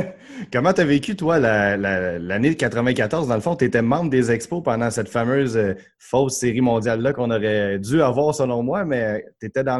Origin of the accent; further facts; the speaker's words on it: Quebec, Canada; en tant que Québécois comme toi